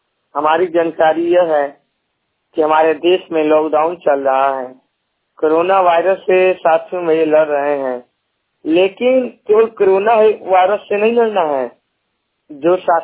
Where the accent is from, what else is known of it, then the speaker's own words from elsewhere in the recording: Bihar, India; देखिए हमारे यहाँ आप बिहार में सुने होंगे सासाराम मोहनिया का नाम, जो कि सासाराम से औरत हमारे जिले कैमूर में आकर